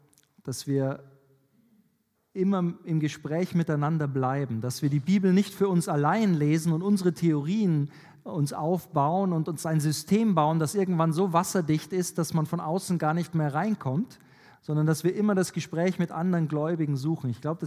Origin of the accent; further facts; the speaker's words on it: Bavaria, Germany; Als ich als Jugendlicher in Bayern